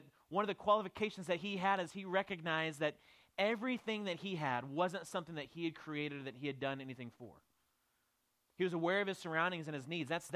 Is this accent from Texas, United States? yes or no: yes; Abilene, Texas, United States; I grew up in Abilene, Texas. And I came down here and fell in love with a girl that was leading a trip that I came on and moved here